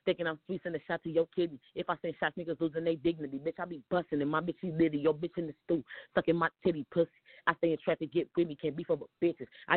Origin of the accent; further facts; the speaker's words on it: Minneapolis, Minnesota, United States; I'm from Minneapolis, Minnesota.